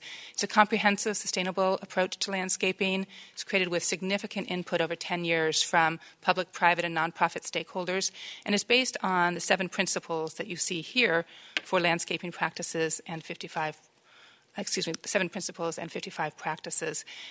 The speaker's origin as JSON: {"language": "English", "town": "Alameda", "region": "California", "country": "United States", "tie": "born or raised there", "said": "This one's actually in my hometown of Alameda, I'm sorry to say."}